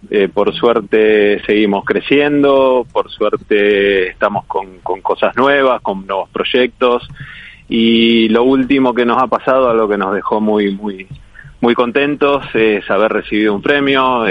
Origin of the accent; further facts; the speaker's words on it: Rosario, Santa Fe, Argentina; now in Madrid, Spain; argentinos, somos una familia argentina con una tradición gastronómica de muchísimos años. Somos de la ciudad de Rosario y hace ya 4 años decidimos venirnos, ya a instalarme con mi familia aquí en Madrid